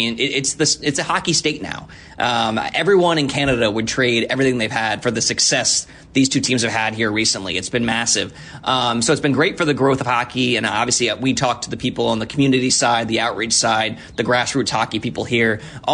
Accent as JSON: {"language": "English", "region": "Florida", "country": "United States", "said": "I'm from the Treasure Coast up north."}